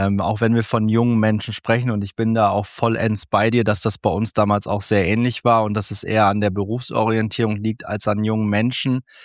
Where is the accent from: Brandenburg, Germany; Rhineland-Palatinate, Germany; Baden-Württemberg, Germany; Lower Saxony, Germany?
Lower Saxony, Germany; seit der 5. Klasse, das war bei uns in Niedersachsen Orientierungsstufe damals